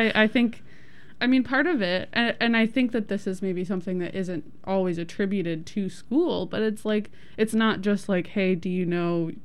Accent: West Coast, United States; this has always weirded me out because I grew up on the West Coast, like school starts in September

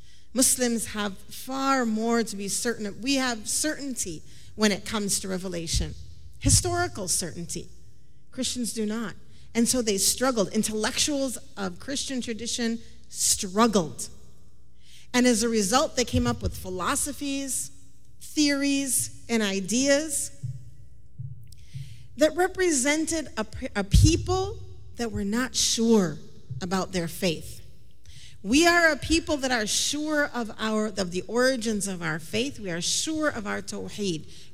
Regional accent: Minnesota, United States; I'm from Minnesota, so it's cold, we buy a lot of gloves.

